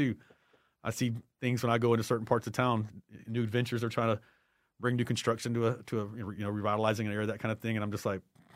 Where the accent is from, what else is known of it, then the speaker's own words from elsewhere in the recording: Houston, Texas, United States; I was born in South Houston, and I've lived, you know, in Houston my whole life.